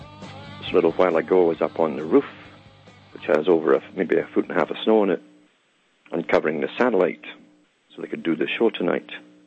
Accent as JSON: {"language": "English", "country": "United Kingdom", "moved": "yes", "said": "I came from Britain. I knew how Britain worked."}